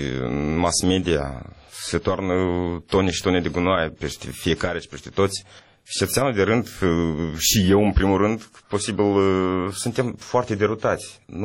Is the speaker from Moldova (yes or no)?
yes; Moldova; Eu sunt moldovean